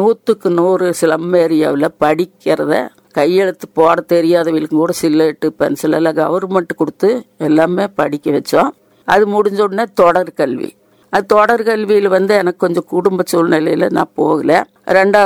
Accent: Uppilipalayam, Tamil Nadu, India; born there; நான் வந்துங்க சிங்காநல்லூர் பக்கத்துல உப்புலிவளையம், அது நான் பிறந்த ஊரு, கல்யாணம் பண்ணி கொடுத்தது பாப்பநாயக்கம் பாளையம்.

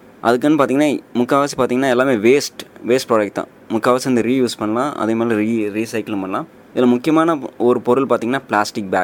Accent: Coimbatore, Tamil Nadu, India; born there; now in Bangalore, India; இங்கே நான் பிறந்த ஊர் எல்லாமே கோயம்புத்தூர்.

